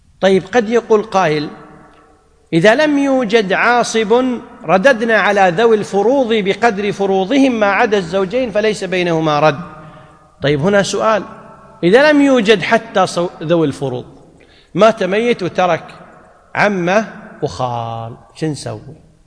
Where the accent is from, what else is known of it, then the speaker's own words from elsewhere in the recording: Kuwait; مثل ما يقول عندنا بالكويت مقطوع من الشر